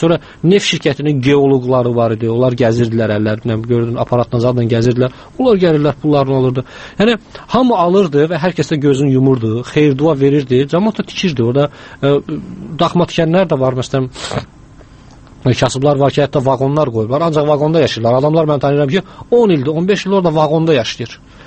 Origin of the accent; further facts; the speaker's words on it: Lerik, Lerik District, Azerbaijan; biz Lerikliyik ümumiyyətlər.